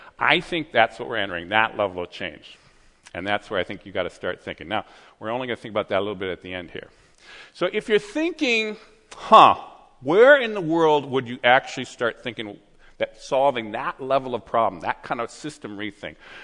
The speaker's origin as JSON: {"language": "English", "town": "Berkeley", "region": "California", "country": "United States", "said": "I come from Berkeley."}